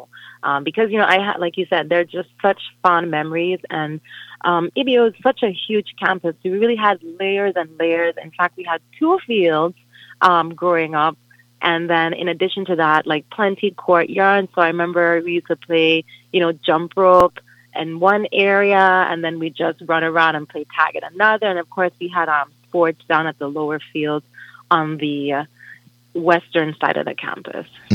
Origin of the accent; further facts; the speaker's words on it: St. Thomas, U.S. Virgin Islands; I'm born and raised on St. Thomas. I'm actually a fifth-generation Virgin Islander